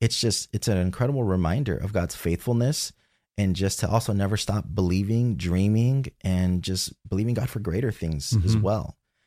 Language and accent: English; Texas, United States; now in Gainesville, United States; So Gainesville, Florida, I'm originally from Texas